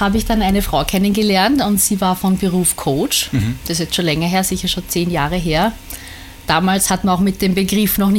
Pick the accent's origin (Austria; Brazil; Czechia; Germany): Austria; Guntramsdorf, Lower Austria; Ich komme aus Guntramsdorf.